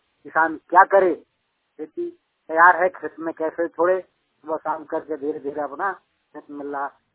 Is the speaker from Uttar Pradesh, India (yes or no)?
no; Palamu, Jharkhand, India; और हमारा झारखंड में दो तीन पॉजिटिव पाए गए हैं। रांची जिले में पलामू में हमारा कोई पॉजिटिव नहीं है, हमारा गांव में कोई नहीं है।